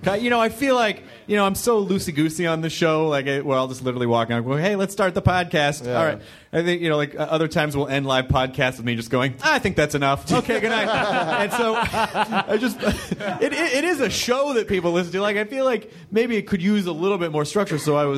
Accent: Louisville, Kentucky, United States; born there; I was born in Louisville.

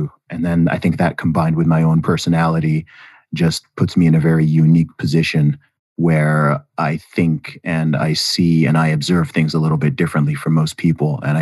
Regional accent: England, United Kingdom; born there; also born or lived in Saudi Arabia; my family's originally from Nigeria. Then, of course, I was born in England and I've lived in the UK now for a long time. I'm British by nationality.

